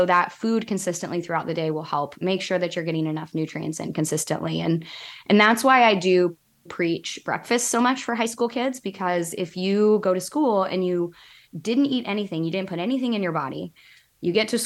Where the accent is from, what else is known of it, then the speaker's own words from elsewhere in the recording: Lincoln, Nebraska, United States; Well, honestly, I was born and raised in Lincoln. So my heart was always a University of Nebraska Lincoln girl.